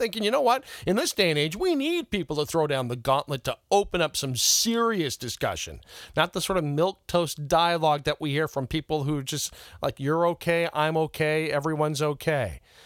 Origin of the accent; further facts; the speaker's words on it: Canada; I'm Canadian born and bred.